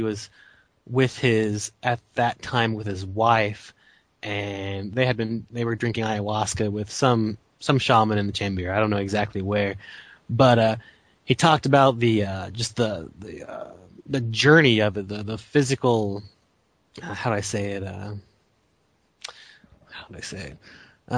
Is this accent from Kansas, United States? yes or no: yes; Salina, Kansas, United States; born there; now in Lawrence, United States; I was born in Salina, Kansas. Right now I'm living in Lawrence, Kansas.